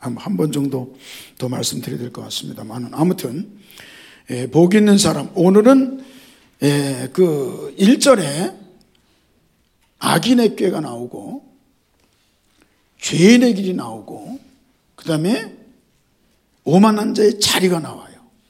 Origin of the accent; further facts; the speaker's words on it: Incheon, South Korea; also born or lived in Yeongjongdo / Seoul; now in United States; 어려서 인천에서 태어나서 영종도로 가서 다시 인천으로 나와서 또 서울로 와서 서울에서도 동대문구에서 송동구에서 강남구로 또 미국으로